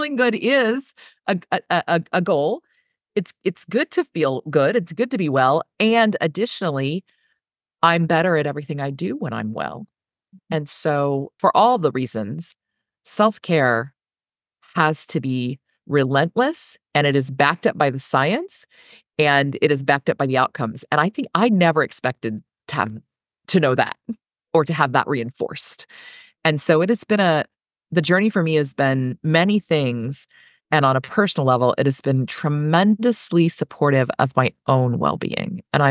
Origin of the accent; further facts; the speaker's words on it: Midwest, United States; As I was growing up, the messages for me, and I grew up in the Midwest, I would say a kind of Western Christianity kind of paradigm, small town woman.